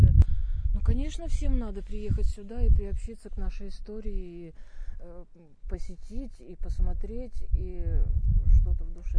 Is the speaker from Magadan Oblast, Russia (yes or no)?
yes; Magadan, Magadan Oblast, Russia; Я приехала из Магадана.